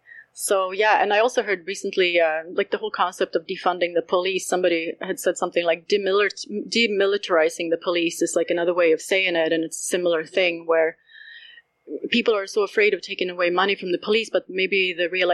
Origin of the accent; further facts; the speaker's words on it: Sweden; now in Canada; Yeah, and I'm a white person. I'm actually an immigrant. I'm from Sweden. I was born in Sweden. I'm a landed immigrant here in Canada.